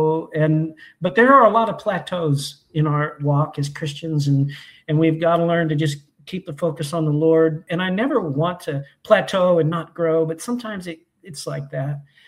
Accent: Kentucky, United States; accent: Kentucky hillbilly; also born or lived in Texas; I've got my mom was a hillbilly from Kentucky, and I've got her accent. And people are always like, where are you from? Like, well, it's, and they think it's Texas because I lived half my life there.

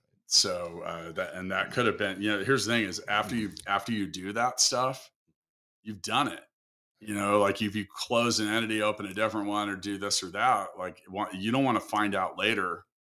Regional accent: Kansas City, Missouri, United States; I'm from Kansas City and my wife and I moved back here.

